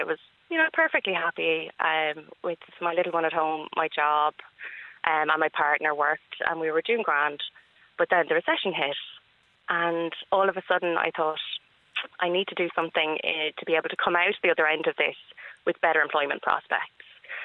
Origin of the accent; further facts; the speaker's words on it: Carrickashore, Ireland; I grew up in Carrickashore.